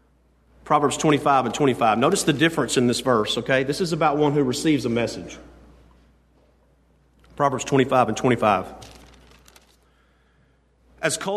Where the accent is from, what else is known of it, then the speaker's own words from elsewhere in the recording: Southern United States, United States; my dictation doesn't understand what I'm saying because I'm from the South.